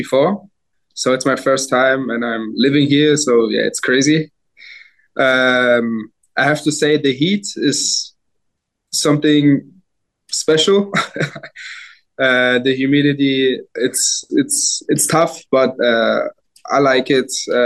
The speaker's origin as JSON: {"language": "English", "town": "Nuremberg", "region": "Bavaria", "country": "Germany", "tie": "born or raised there", "also_born_or_lived": "Berlin, Germany", "said": "Yeah, I was born in Berlin. And then when I was like a year old, we moved to Nuremberg. Yeah, it's also a city in Germany. And I grew up there until I was seven."}